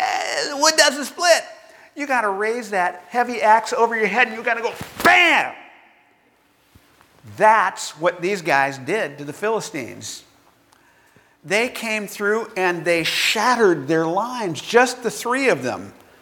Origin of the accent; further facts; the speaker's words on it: Bakersfield, California, United States; You know, I recall when I was a kid growing up in Bakersfield, and remember those lazy summer days.